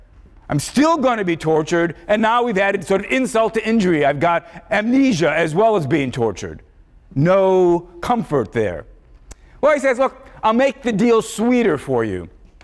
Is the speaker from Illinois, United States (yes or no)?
yes; Chicago, Illinois, United States; my memories of growing up in Chicago, becoming a philosopher